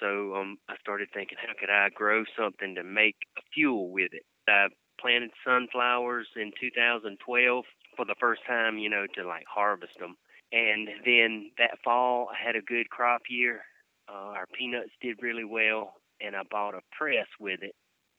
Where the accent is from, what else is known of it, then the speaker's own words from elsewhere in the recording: Georgia, United States; I mean, you know, growing up in South Georgia, Wilcox County, there's not a big food scene going on, you know.